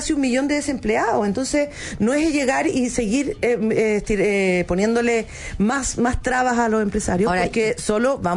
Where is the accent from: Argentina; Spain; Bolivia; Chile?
Chile; tenemos un ansia como chilenos de que las cosas cambien